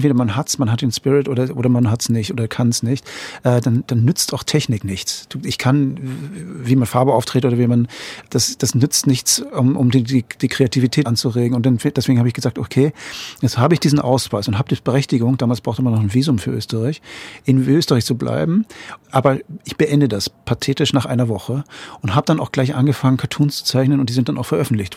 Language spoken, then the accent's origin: German; Lüneburg, Lower Saxony, Germany; also born or lived in Hamburg; now in Vienna, Austria; ich habe damals in Hamburg gelebt, also zuerst Lüneburg. Ich komme aus Lüneburg, dann bin ich nach Hamburg gezogen, dann Westerland Sylt, Bremschen packen und dann bin ich nach Wien gezogen